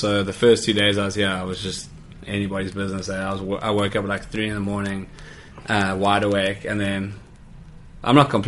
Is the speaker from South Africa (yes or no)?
yes; Cape Town, Western Cape, South Africa; Then we go to Cape Town on the 9th of September for the one premiere I'm really excited for. It's my hometown.